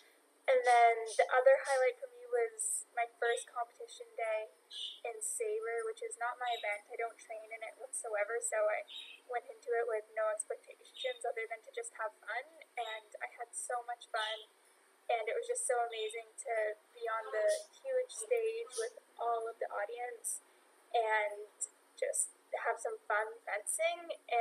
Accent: Ottawa, Ontario, Canada

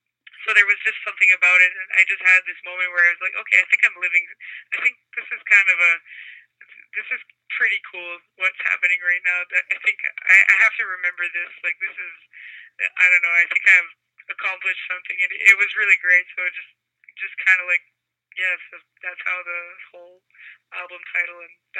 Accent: New Brunswick, Canada; accent: Chiac; first language French; English is a second language; French is maybe a little more natural because it's my native tongue. So, I mean, it's a lot of automatic writing, and it's a lot of, like, no-filter stuff. And I also speak this kind of dialect that's called Chiac, and it's a mix of French and English

